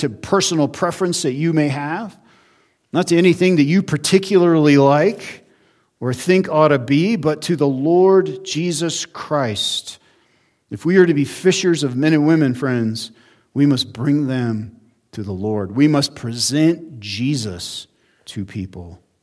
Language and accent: English; Auburn, United States; the beautiful northern Auburn area, which is my hometown.